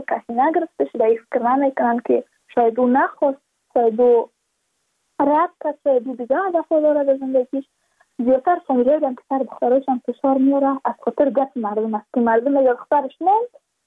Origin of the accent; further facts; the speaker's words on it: Badakhshan, Afghanistan; چون ما از بدخشان هستیم